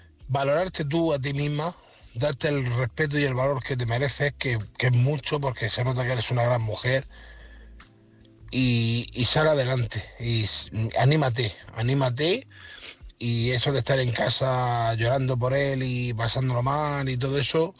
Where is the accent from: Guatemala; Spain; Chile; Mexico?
Spain; Murcia, Region of Murcia; de Murcia